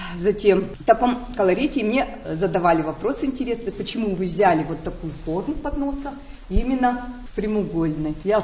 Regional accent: Ural, Russia; раз мы с Урала

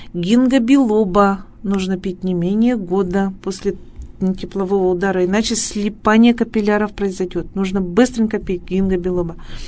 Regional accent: Ural, Russia; Хотя мы, уральцы, конечно, можем получить солнечный удар где угодно и когда угодно.

